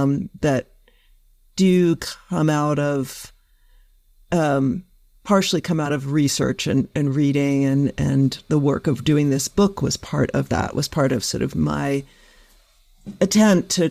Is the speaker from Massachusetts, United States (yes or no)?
yes; Boston, Massachusetts, United States; also born or lived in New York; now in Denver, United States; but I was born in Boston and have lived most of my, you know, all my childhood, most of my young adult life in Boston and New York.